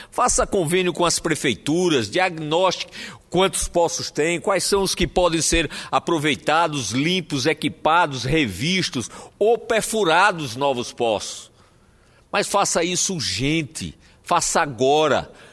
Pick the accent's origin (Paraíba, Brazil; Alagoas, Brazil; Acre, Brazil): Paraíba, Brazil; São José de Piranhas; Durante muitos anos, a cidade ficou sendo chamada de Jatobá, nome que carinhosamente foi aonde eu nasci e que ainda hoje eu chamo, embora o nome oficial seja São José de Piranhas.